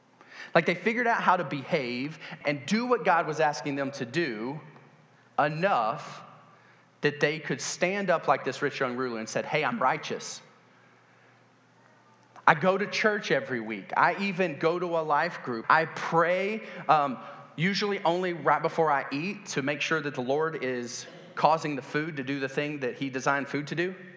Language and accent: English; the South, United States; Now, I'm from the South, so air conditioner's life.